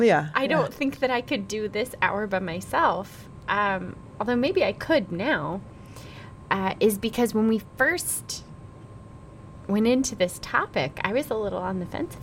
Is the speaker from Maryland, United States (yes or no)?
no; North Carolina, United States; I'm from NASCAR country. Y'all, I'm from North Carolina